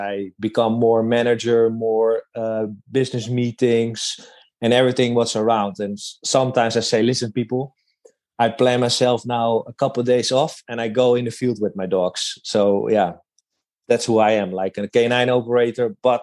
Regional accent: Netherlands; English is a second language; I am from Holland.

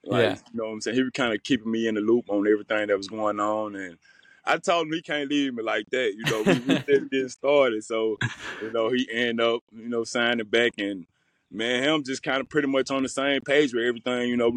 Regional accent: Laurel, Mississippi, United States; I'm back in Mississippi, back in my hometown in Laurel, Mississippi.

